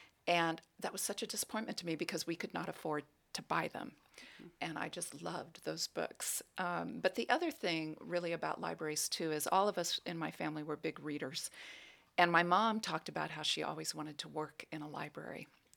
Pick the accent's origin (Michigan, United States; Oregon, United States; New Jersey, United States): Oregon, United States; Well, I grew up in Southern Oregon, and I was the youngest of four